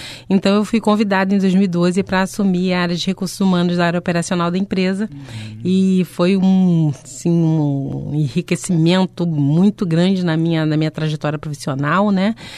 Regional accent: Rio de Janeiro, Brazil; Eu sou carioca, sou do Rio de Janeiro

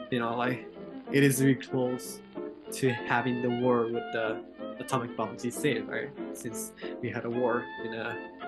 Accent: Saitama, Japan; born there; English is a second language; now in Oita, Japan; I'm in Oita, but I was born in Saitama, which is next to Tokyo. Oita is in Kyushu, which is like southwest of Japan.

